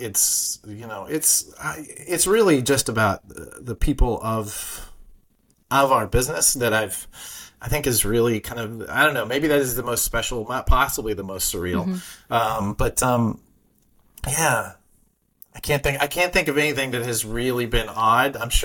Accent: Texas, United States; also born or lived in California / New York; now in Brooklyn, United States; I'm a kid from Texas who lived in California and then New York.

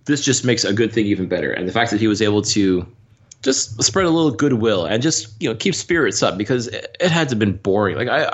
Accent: Canada; I'm also Canadian

